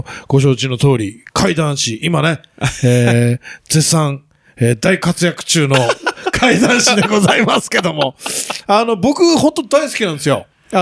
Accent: Hakodate, Hokkaido, Japan; 僕は函館なんですよ。

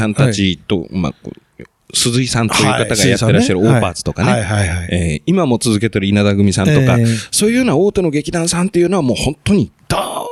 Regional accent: Hokkaido, Japan

